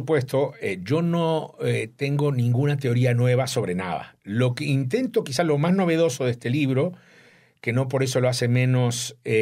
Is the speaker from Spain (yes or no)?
no; Uruguay; yo crecí en Uruguay casi sin educación judía porque mis propios padres no sabían nada